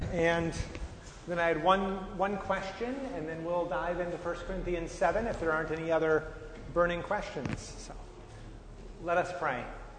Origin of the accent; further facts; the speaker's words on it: Traverse City, Michigan, United States; And they're actually going to end in Traverse City, Michigan, in my hometown where I grew up.